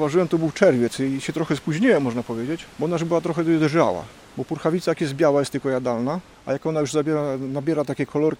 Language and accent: Polish; Gdynia, Pomeranian Voivodeship, Poland; jak się przeprowadziłem z Gdyni na Przymorze, pobliżej obecnego parku Regana, to tam były kiedyś łąki, tam się pasły krowy.